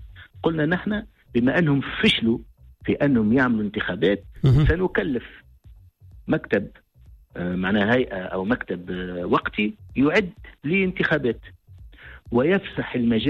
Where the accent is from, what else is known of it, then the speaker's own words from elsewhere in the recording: Tunisia; بلادنا تونس